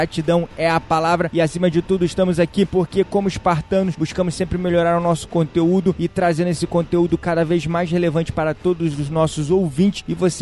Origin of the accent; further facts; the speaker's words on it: Rio de Janeiro, Brazil; now in Búzios, Brazil; tenho 42 anos, sou do Rio de Janeiro, mas moro em Búzios há 11 anos.